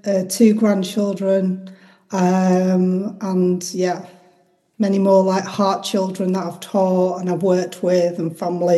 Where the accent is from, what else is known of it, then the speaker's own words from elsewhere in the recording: Manchester, North West England, United Kingdom; now in Halifax, United Kingdom; Well, I'm originally from Manchester, been living in Halifax a long time, so I've got slightly a different, like, War of the Roses twang.